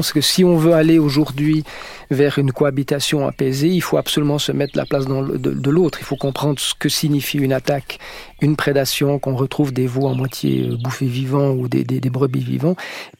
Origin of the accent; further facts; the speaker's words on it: France; Et en fait, chez nous, en France, on a une tradition